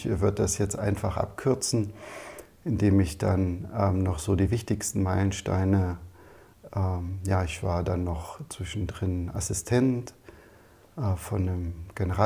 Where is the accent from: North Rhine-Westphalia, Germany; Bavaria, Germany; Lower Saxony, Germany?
Lower Saxony, Germany; Fallersleben; also born or lived in Wolfsburg; Geboren bin ich in Wolfsburg und aufgewachsen in Fallersleben. Das ist so ein kleines, beschauliches Örtchen.